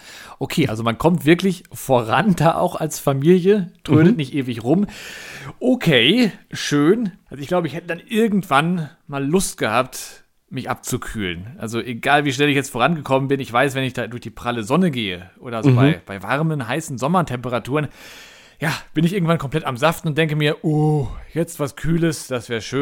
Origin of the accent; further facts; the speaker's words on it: Bavaria, Germany; Nur bei uns in Bayern ist es sauber.